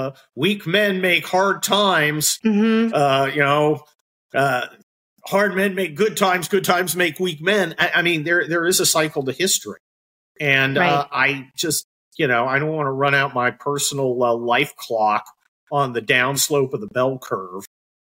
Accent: San Francisco, California, United States; born or raised there; now in Los Angeles, United States

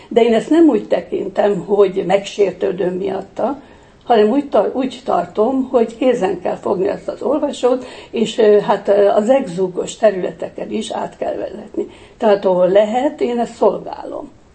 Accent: Hungary; nekem nagyon fontos, hogy magyar vagyok.

